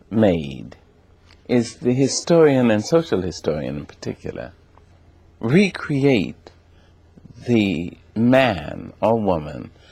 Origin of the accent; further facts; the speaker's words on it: Boston, Massachusetts, United States; born there; I was born in Boston.